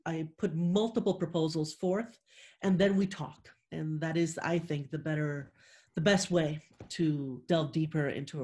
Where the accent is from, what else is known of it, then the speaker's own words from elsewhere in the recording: Puerto Rico; As I was growing up in Puerto Rico